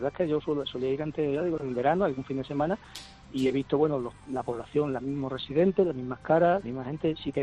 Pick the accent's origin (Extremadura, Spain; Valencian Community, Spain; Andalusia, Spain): Extremadura, Spain; Fregenal de la Sierra; born there; Yo soy de Fregenal de la Sierra, y bueno, me acerca mucho a mi localidad de nacimiento.